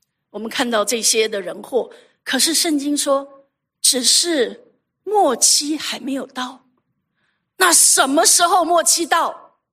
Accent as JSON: {"language": "Chinese", "country": "Taiwan", "said": "我是从台湾来的哈，我还有这个家人在台湾哈"}